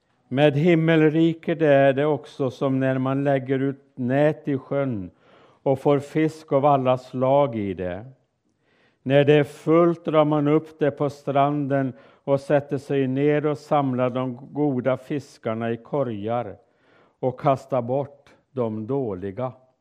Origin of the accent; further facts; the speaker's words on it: Älvros, Jämtland County, Sweden; så var vi uppe i Härjedalen, där jag kommer ifrån. Ett gäng, vi var mellan 10 och 15 ungdomar från de olika kyrkorna. De flesta ifrån Sveg och min hemby Älvros.